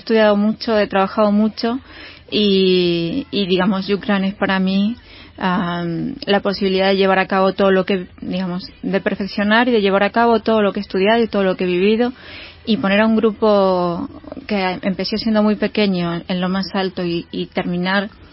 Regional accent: Buenos Aires, Argentina; moved away as an adult; now in Spain; Yo vengo de Argentina, nací en Buenos Aires. Empecé a trabajar muy jovencita, con 16 años.

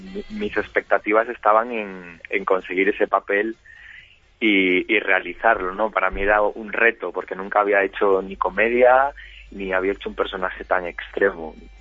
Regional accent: O Barco, Galicia, Spain; porque yo soy de Obarco y él es de Ponferrada

